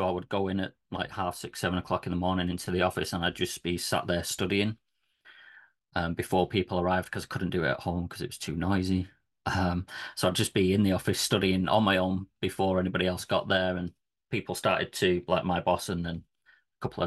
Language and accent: English; Manchester, North West England, United Kingdom; now in England; So I'm from Manchester in the UK. Moved down to the Midlands now